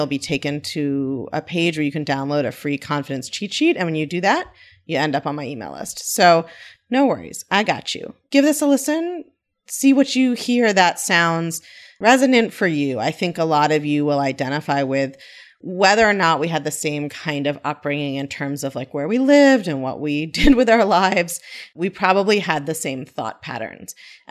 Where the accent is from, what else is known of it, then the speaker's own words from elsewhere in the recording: Baltimore, Maryland, United States; I grew up in Baltimore, actually, and I grew up in a family where everybody was very educated and had achieved a lot